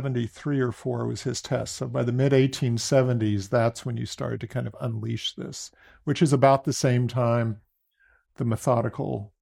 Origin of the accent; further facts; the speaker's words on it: Walnut Creek, California, United States; also born or lived in Boston; I grew up in Walnut Creek, but spent 7 years in Boston.